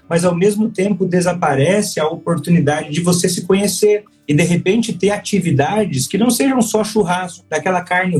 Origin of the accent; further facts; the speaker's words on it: Paraná, Brazil; Eu estudei em Porto Alegre, mas eu sou do Paraná. E agora eu estou morando na cidade em que eu passei a maior parte da minha infância